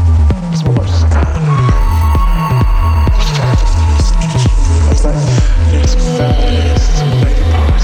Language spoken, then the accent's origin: English; Ilford, London, United Kingdom; I grew up in Ilford, sort of East London suburbs, and there's nothing to do.